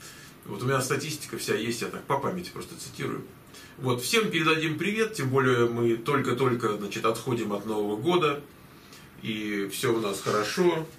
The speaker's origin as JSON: {"language": "Russian", "region": "Moscow", "country": "Russia", "said": "Я тогда как москвич буду в генеральской папахе. Тем более я вырос в семье военного."}